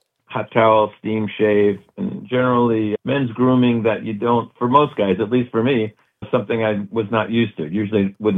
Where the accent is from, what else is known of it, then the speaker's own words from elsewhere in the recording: Brooklyn, New York, United States; I grew up, born and raised in Brooklyn, New York, in an underprivileged area, very mixed in all ways, ethnically, economically, religions.